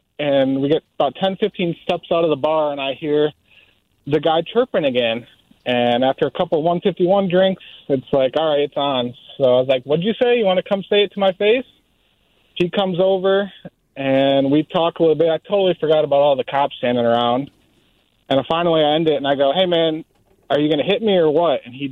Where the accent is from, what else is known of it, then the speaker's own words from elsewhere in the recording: Michigan, United States; it was Michigan State, and we're from Michigan. So we're like, well, we actually like this team.